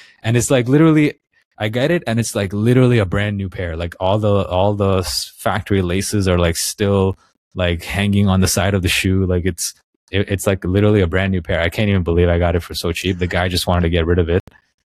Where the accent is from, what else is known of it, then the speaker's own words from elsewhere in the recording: Toronto, Ontario, Canada; my background of being a Canadian from Toronto.